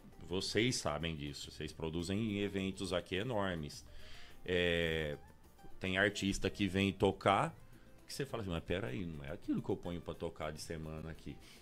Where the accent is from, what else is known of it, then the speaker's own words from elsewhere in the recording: São Carlos, São Paulo, Brazil; nós tava vindo agora de São Carlos pra cá, porque eu e ele somos de São Carlos.